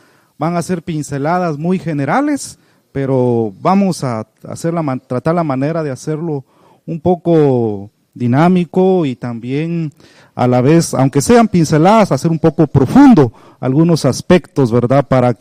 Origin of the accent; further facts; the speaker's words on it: Palín, Escuintla, Guatemala; yo me recuerdo en mi pueblo Palín, yo entraba a algunas casas